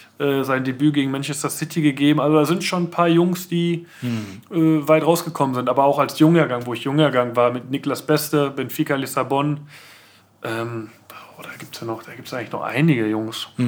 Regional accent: Dortmund, North Rhine-Westphalia, Germany; bei uns zu Hause in Dortmund ist es halt, dass meine Eltern also in unserem Haus ihre Wohnung haben, ihren Bereich.

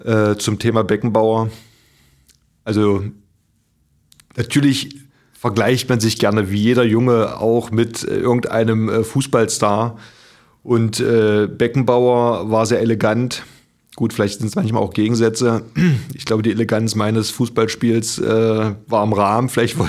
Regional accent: Magdeburg, Saxony-Anhalt, Germany; Ich komme aus Magdeburg, wo man mit sehr starken Emotionen den Handball begleitet hat

